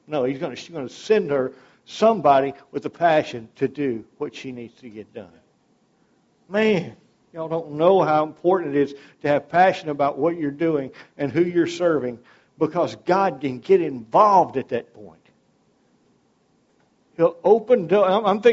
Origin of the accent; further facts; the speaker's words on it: Castor, Louisiana, United States; And I'm from Castor. You know, it's not much in Castor, except the general store. You can go in a general store in Castor, Louisiana.